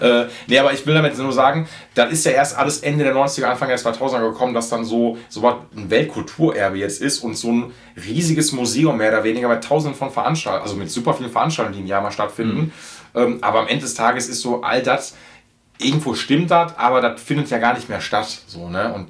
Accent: North Rhine-Westphalia, Germany; ich wohne direkt an Zoll, also bin ich direkt an Zollverein und ich bin auf Zollverein jetzt groß geworden.

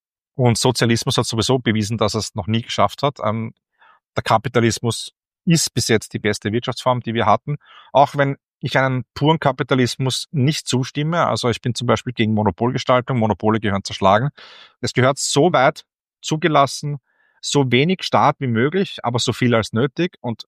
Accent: Austria; zumindest bei uns in Österreich

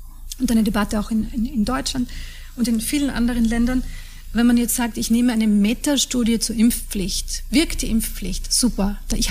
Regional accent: Austria; Also in meinem Heimatland Österreich

